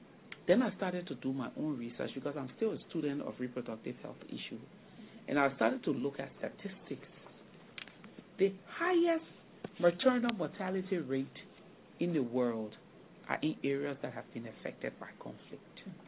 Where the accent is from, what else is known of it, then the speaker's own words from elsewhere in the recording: Liberia; we're actually two from Liberia as members of the network.